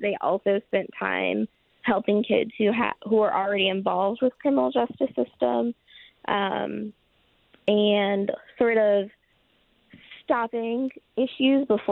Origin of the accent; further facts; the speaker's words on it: Cleveland, Ohio, United States; I grew up in Cleveland. We had like 3 or 4 officers.